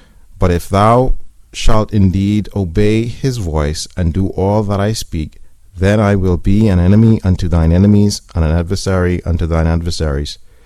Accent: Bahamas; now in United States; I'm not from the United States. I'm from the Bahamas, and it's a very far, far, far way away from here.

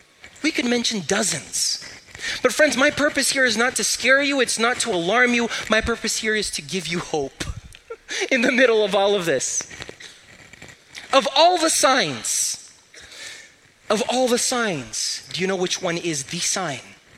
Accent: Brazil; I come from Brazil. Still a developing country.

